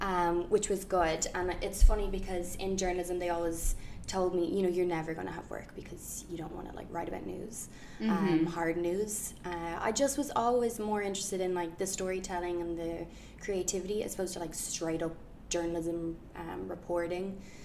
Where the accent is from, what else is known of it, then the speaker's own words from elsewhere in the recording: Dublin, Leinster, Ireland; moved away as an adult; now in New York, United States; I've been in New York almost 4 years. I'm from Dublin